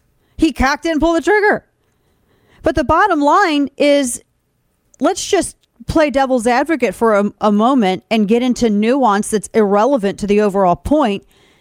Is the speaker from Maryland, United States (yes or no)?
no; Missouri, United States; You guys know my home state is Missouri